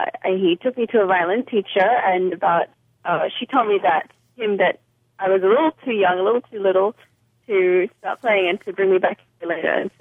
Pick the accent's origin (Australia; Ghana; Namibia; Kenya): Australia; Sydney, New South Wales; now in United States; That's my hometown, Sydney, Australia.